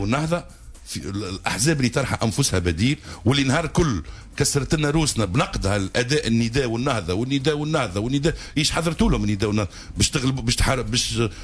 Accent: Tunisia

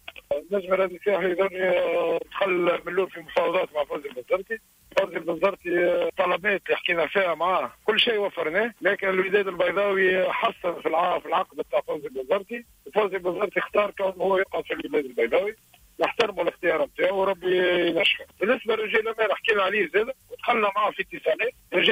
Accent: Tunisia; هو مدرب تونسي من اكثر القدرات اللي عندنا في تونس

